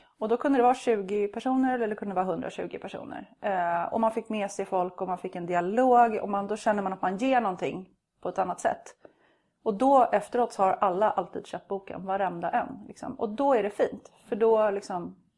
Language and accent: Swedish; Täby, Stockholm County, Sweden; also born or lived in Borås; Jag är uppvuxen i Täby i Djurgårdsland. Jag är född i Borås från början, men när vi var 8 år så flyttade jag till Täby.